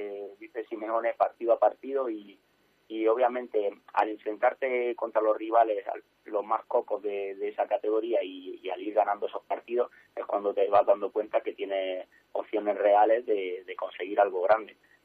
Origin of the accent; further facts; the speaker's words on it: Community of Madrid, Spain; Nosotros, como madrileños